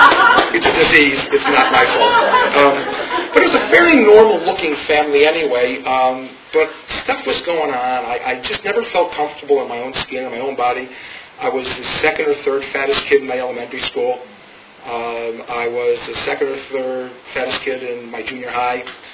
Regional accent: Fairfax, United States; the real history is I grew up in the Fairfax area. I had what you'd call a fairly normal family.

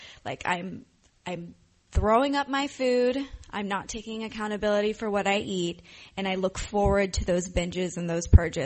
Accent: Ohio, United States; now in Los Angeles, United States; But I came to Los Angeles from Ohio, where not a lot of things happened.

